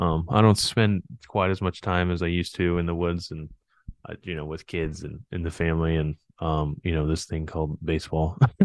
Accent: Raleigh, North Carolina, United States; also born or lived in Miami; now in Indiana, United States; I was born in Miami, but I'm not a Miami native. I grew up. Like you said, I grew up in yeah. Raleigh, North Carolina. I played high school baseball in outside of Raleigh.

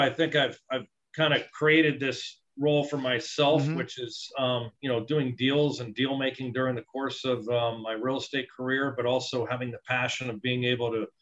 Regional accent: New Jersey, United States; I'm from New Jersey, man. I'm not Gentleman John the farmer, so I'm gonna need some help.

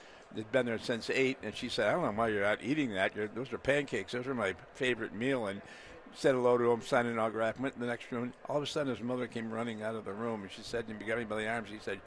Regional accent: Detroit, Michigan, United States; born and raised in Detroit

